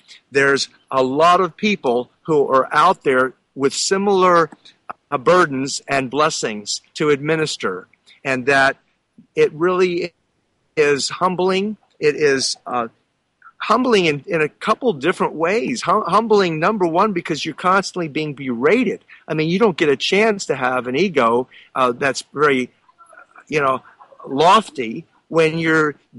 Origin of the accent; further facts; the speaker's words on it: Philadelphia, Pennsylvania, United States; born there; I find it extremely interesting, synchronous, that I'm from Philadelphia. I was born in Philadelphia.